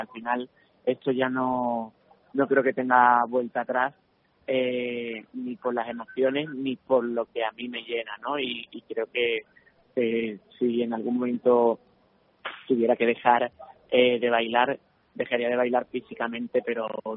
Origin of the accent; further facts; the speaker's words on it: Cádiz, Andalusia, Spain; now in Madrid, Spain; pues al final es de mi tierra, ¿no? Soy gaditano